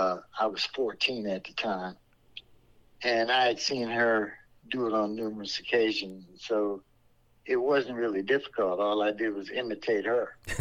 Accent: Baltimore, Maryland, United States; I grew up in Cherry Hill.

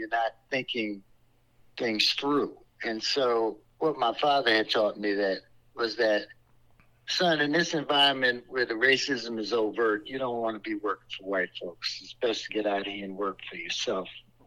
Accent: Baltimore, Maryland, United States; I grew up in Cherry Hill.

